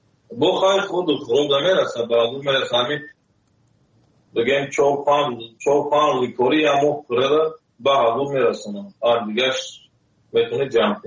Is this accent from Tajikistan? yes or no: yes; Tajikistan; moved away as an adult; now in South Korea; سال 2015 از تاجیکستان آمدم.